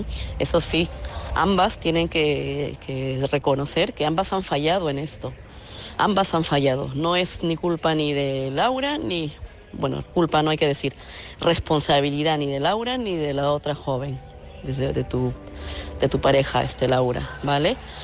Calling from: Madrid, Community of Madrid, Spain; de Madrid.

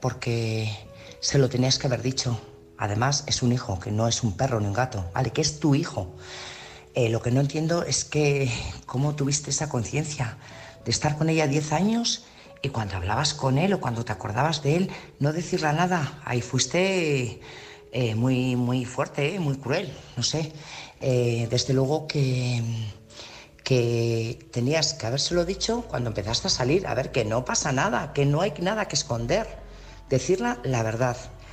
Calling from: Burgos, Castile and León, Spain; corresponsal de Burgos.

